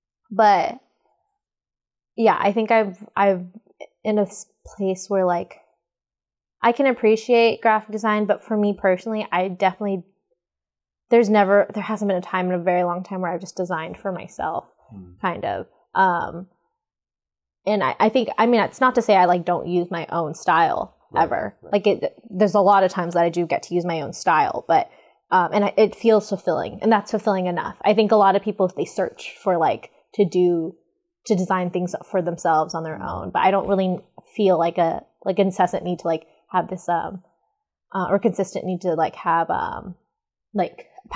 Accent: Carson, California, United States; Even though, like, I think because I am Filipino and I grew up, like all of my friends are from Carson.

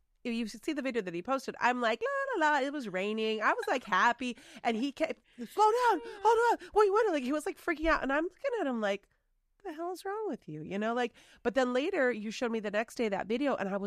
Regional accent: West Covina, California, United States; also born or lived in Chino Hills; I'm from Chino Hills. Like, I grew up in West Covina.

